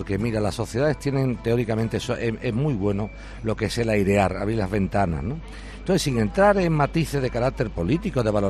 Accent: Seville, Andalusia, Spain; born there; Nací en el Arenal, en la calle Adriano.

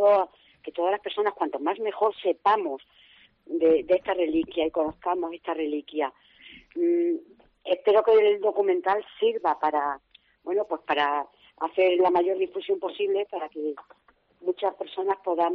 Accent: Cáceres, Extremadura, Spain; tú siendo extremeña y además de Cáceres, ya has tenido que venir a Burgos para ver el mantel.

